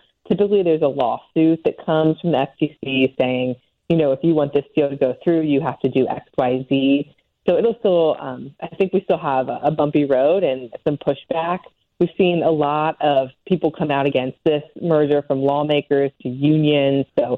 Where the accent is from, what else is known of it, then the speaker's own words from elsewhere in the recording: Ohio, United States; you know, I'm from Ohio, so I grew up going to Kroger stores